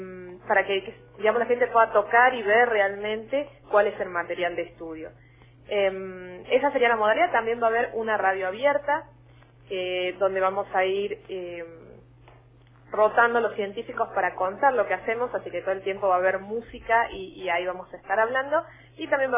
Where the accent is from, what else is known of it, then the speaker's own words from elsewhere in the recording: Jujuy, Argentina; somos científicos autoconvocados de Jujuy